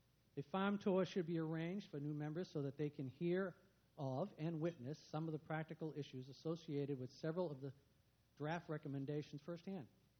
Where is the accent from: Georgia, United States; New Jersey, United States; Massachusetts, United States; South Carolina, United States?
Massachusetts, United States; Boston; accent: Boston; I'm from Boston, by the way, so you can pardon cutting off the eyes there a little bit